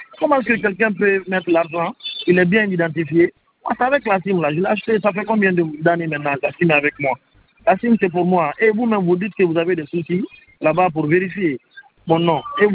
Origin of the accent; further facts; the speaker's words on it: Conakry, Guinea; born there; Je suis né en 95 à Conakry, le 12 8e mois.